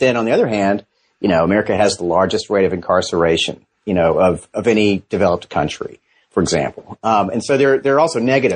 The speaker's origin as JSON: {"language": "English", "region": "Georgia", "country": "United States", "said": "Yeah, well, I'm from Georgia"}